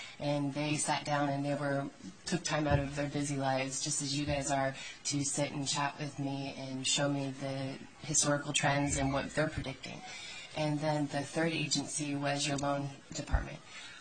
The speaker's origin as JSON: {"language": "English", "town": "Cordova", "region": "Alaska", "country": "United States", "said": "I'm from Cordova, Alaska, and I'm a commercial fisherman."}